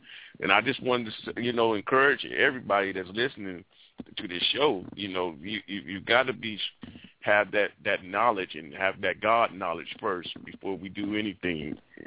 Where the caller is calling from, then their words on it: Ohio, United States; I'm calling from Ohio.